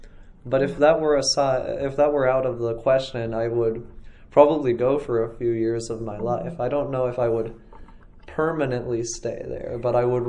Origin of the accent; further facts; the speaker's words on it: Bradenton, Florida, United States; growing up in Bradenton, which is much smaller than Buenos Aires as a city.